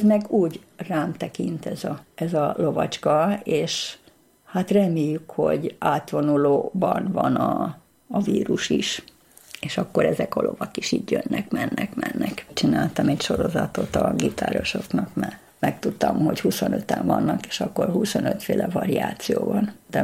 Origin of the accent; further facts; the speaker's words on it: Budapest, Hungary; Budapesten születtem, itt nevelkedtem, 12. kerületben